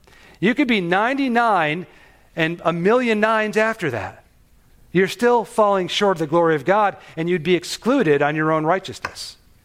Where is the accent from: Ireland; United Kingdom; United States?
United States; New York; I come from New York, so it snows a lot.